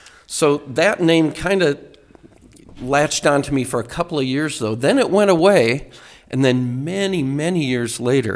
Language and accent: English; Estes Park, Colorado, United States; When I was a kid, some of my heroes growing up in Estes Park were the … at the Lazy Bee Ranch Chuck Wagon Dinner, which was a tourism business up in Estes Park when I was a kid.